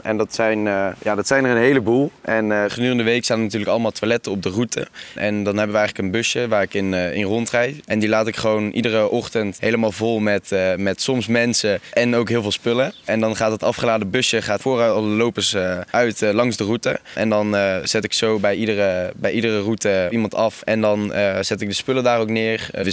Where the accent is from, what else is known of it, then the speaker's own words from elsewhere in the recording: Breda, North Brabant, Netherlands; Aangezien wij uit Breda komen. En we zijn dus meer van het carnaval eigenlijk in Breda.